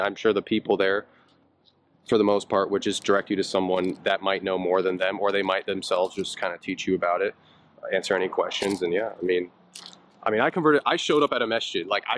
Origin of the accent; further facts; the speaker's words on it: United States; Yeah, I'm American. Yeah. Former Christian too, so, you know.